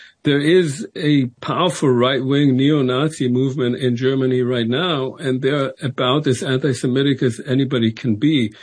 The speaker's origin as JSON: {"language": "English", "country": "Israel", "tie": "born or raised there", "said": "I grew up in Israel. I grew up surrounded by Holocaust survivors."}